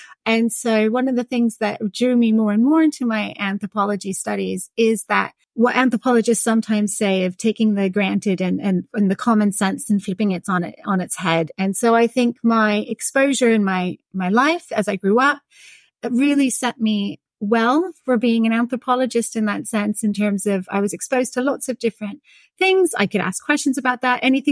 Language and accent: English; United States; now in United Kingdom; And also where I grew up in the States, it was common to have open caskets and be very aware of you know, what the dead person looks like.